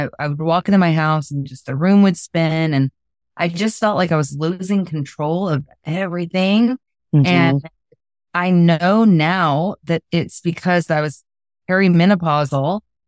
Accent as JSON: {"language": "English", "town": "Alpharetta", "region": "Georgia", "country": "United States", "said": "Okay. I'm from Alpharetta."}